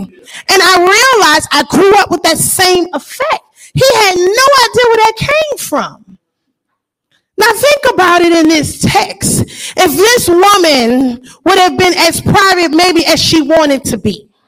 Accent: New Orleans, Louisiana, United States; it's a more of a cultural thing where I'm from. I grew up in New Orleans, and people would say, mind your business.

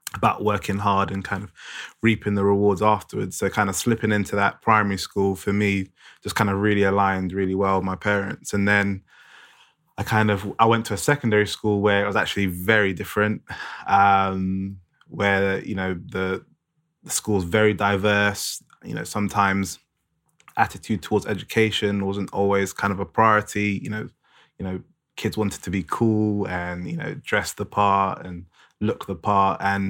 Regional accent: London, United Kingdom; I grew up in North London, you know, a nice neighbourhood.

